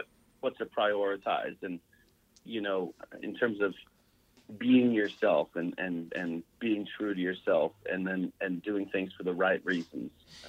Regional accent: Pembroke, Ontario, Canada; now in Nashville, United States; it's 1,000 miles door to door from my place here in Nashville back to Pembroke, Ontario, to raise money for local charities

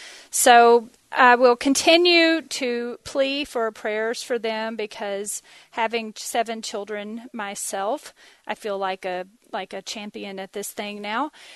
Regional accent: Texas, United States; I grew up in Texas, and I promise you this, you may think it's funny or weird, but I kind of thought Texas was the whole world because that's how they raise kids in Texas.

